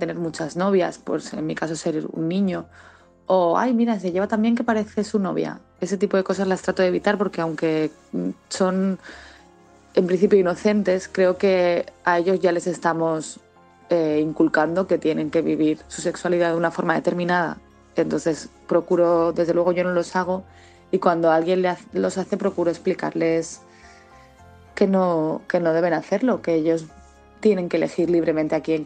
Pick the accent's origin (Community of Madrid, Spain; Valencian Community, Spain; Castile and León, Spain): Valencian Community, Spain; Valencia; de Valencia.